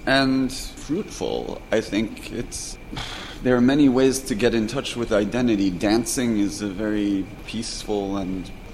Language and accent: English; New York, United States; But I grew up in New York, and I'm a New York Jew, and I feel perfectly at home in New York as a Jew.